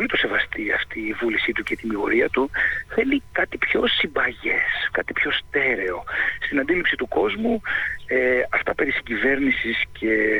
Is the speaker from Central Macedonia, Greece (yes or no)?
no; Ionian Islands, Greece; Με πολύ ενθουσιασμό συμμετείχα σε αυτές τις εκλογές στην Κεφαλονία και στην Ιθάκη. Είναι η πατρίδα μου.